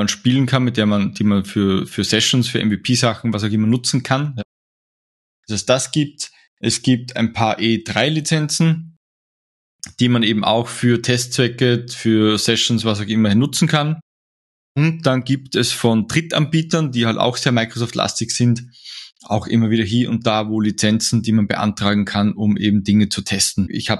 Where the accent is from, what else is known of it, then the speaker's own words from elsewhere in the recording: Austria; bei uns in Österreich sagen wir, ich glaube, das ist nicht nur in Österreich